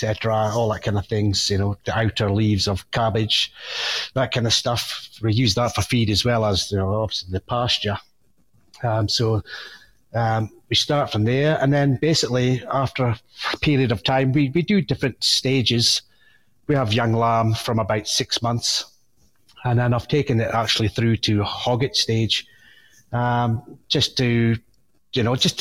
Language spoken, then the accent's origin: English; Scotland, United Kingdom; being a Scotsman, it's something we love